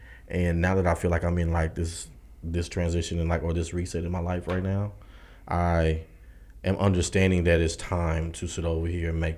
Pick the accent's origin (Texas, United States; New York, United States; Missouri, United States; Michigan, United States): Texas, United States; Pflugerville; I'm from Austin, Pflugerville to be exact. 6-0 in the building. But anyway, one thing I love about home is definitely the food, especially breakfast tacos.